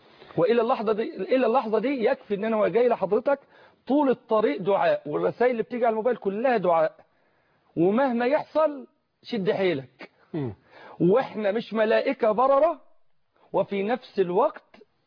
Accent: Beheira, Egypt; بالرغم أن أنا من البحيرة

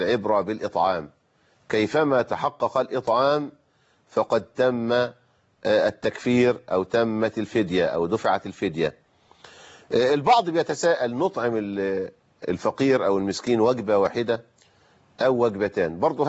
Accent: Egypt

